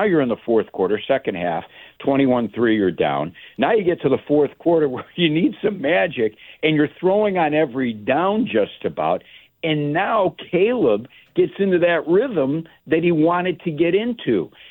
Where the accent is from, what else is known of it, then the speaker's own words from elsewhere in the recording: Oak Lawn, Illinois, United States; We grew up in Oaklawn.